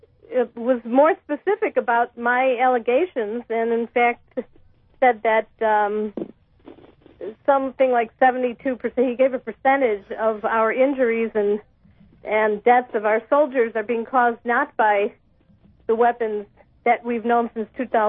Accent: Chicago, Illinois, United States; also born or lived in Los Angeles; Hi. I also wanted to mention that I'm originally from Chicago.

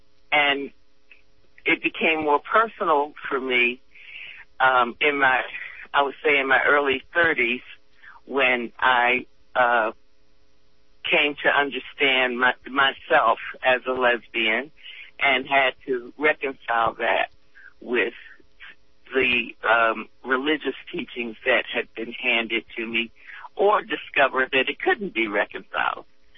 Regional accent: Hyattsville, Maryland, United States; now in Durham, United States; I was raised in Hyattsville, Maryland, right outside of Washington, D.C.

